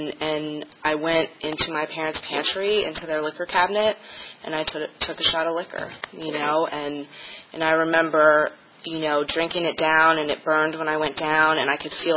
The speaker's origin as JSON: {"language": "English", "town": "Washington", "region": "District of Columbia", "country": "United States", "tie": "born or raised there", "said": "And, you know, I grew up in Washington, D.C."}